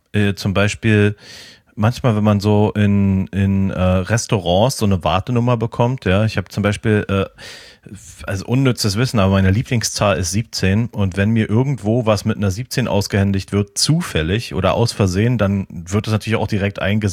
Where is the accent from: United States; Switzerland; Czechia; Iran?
United States; Florida; Das kommt aus Florida, richtig, genau. Es ist importiert aus meiner alten Heimat.